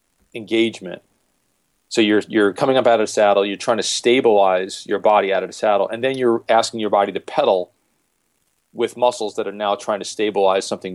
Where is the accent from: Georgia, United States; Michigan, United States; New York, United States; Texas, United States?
New York, United States; New York City; when I grew up in New York City, one of the great benefits of living in New York City